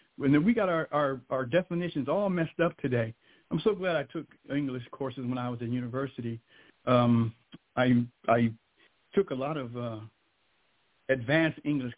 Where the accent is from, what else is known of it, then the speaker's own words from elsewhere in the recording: San Diego, California, United States; No, I'm from San Diego, born and raised.